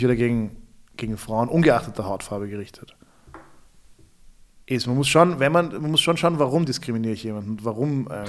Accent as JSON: {"language": "German", "country": "Austria", "said": "Als Österreicher"}